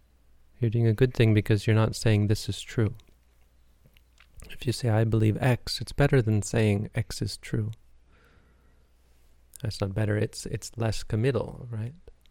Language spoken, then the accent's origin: English; Canada; I like to think as a Canadian, I'm not cultured, but oh boy, we have a real culture.